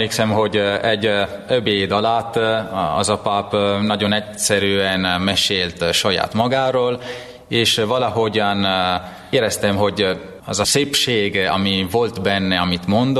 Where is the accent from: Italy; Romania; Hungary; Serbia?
Italy; Redipuglia, Friuli-Venezia Giulia; first language Italian; Hungarian is a second language; és 35 éves, olasz. Egy kis faluból származom, amit Redipugliának hívnak, és Észak-Kelet-Olaszországban van, Trieste környékén, nincs messze a szlovén határtól.